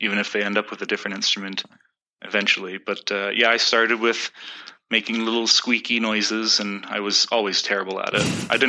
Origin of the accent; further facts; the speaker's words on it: Halifax, Nova Scotia, Canada; I'm from Halifax, Nova Scotia originally. And I think I started playing violin in the third grade, just as a public city, the school program that we had in Halifax.